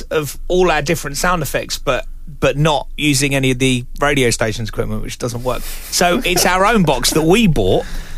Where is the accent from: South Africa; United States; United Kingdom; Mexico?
United Kingdom; England; And I was like, mate, I'm from England.